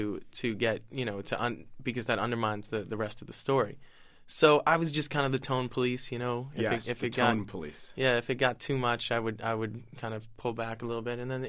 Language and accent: English; New York, United States; growing up in New York and recognizing and remembering exactly how the city